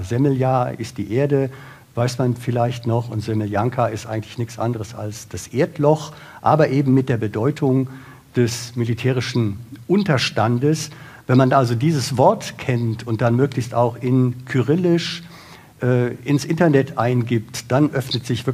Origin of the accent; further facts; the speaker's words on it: Bonn, North Rhine-Westphalia, Germany; also born or lived in Brandenburg; Ich komme selber aus Bonn, bin zwar seit 30 Jahren in Brandenburg